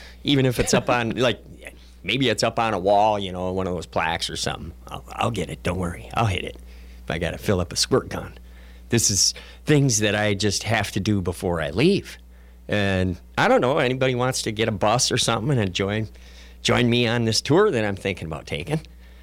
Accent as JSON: {"language": "English", "country": "United States", "said": "as an American citizen, I would probably find myself quite embarrassed meeting people from other places"}